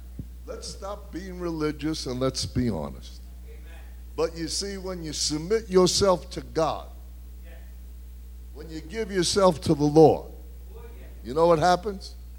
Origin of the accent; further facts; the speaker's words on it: Brooklyn, New York, United States; I'm from Brooklyn. I got to learn how to speak American.